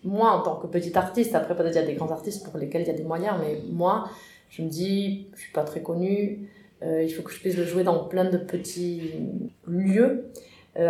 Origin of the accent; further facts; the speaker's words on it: Spain; now in France; moi, je suis espagnole, donc j'aimerais pouvoir le traduire à l'espagnol et aller tourner de l'autre côté. J'aimerais bien... Moi, je suis partie il y a 20 ans de chez moi.